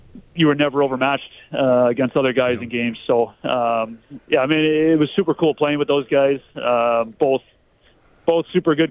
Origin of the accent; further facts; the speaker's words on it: Amherst, New York, United States; growing up in Amherst, I probably didn't realize it at the time how fortunate I was.